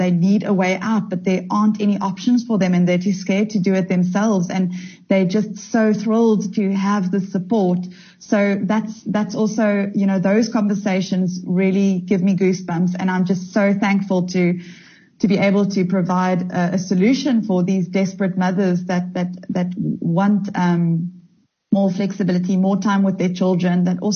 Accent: Durban, KwaZulu-Natal, South Africa; I was raised in Durban from early days. We were raised to really think out of the box.

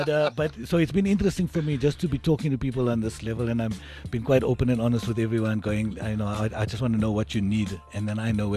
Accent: Polokwane, Limpopo, South Africa; growing up in Polokwane, in the school that I was

